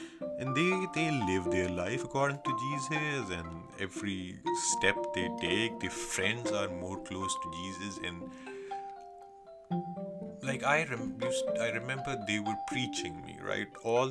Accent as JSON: {"language": "English", "town": "Lahore", "region": "Punjab", "country": "Pakistan", "also_born_or_lived": "London, United Kingdom", "moved": "as an adult", "said": "I'm from Pakistan and I'm in London, right? The first year in London"}